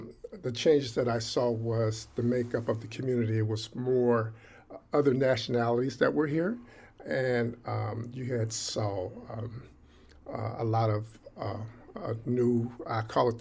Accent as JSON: {"language": "English", "town": "Oakland", "region": "California", "country": "United States", "tie": "born or raised there", "said": "I grew up in Oakland. I grew up in Oakland and born and raised here."}